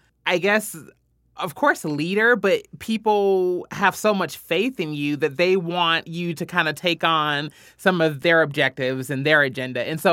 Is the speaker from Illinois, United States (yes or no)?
no; Louisville, Kentucky, United States; Yeah, so I'm from Louisville, Kentucky.